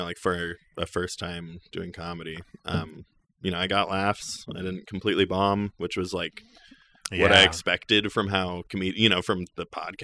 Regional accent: Middleton, Idaho, United States; also born or lived in Garden Valley; now in Idaho City, United States; Well, I grew up in Garden Valley for my like young childhood, and then Middleton for kind of like the later, you know, middle school, high school.

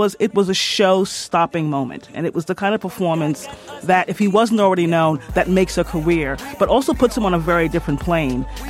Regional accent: New York, United States; You know, I'm from New York, so when we talked about Bamas, we were talking about usually our country cousins

